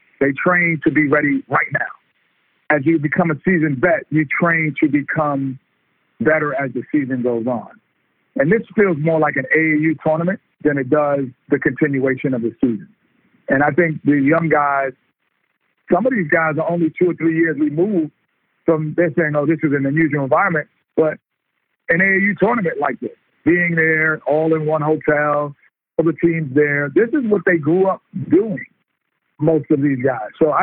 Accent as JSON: {"language": "English", "region": "New York", "country": "United States", "said": "because I'm from New York."}